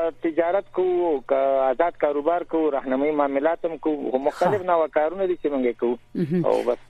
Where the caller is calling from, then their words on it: Jalalabad, Nangarhar, Afghanistan; مونږ خو د ننګرهار د نهمې ناحیې نه مې زنګ درته وهلی دی او تاسو سره په رابطه کې یم.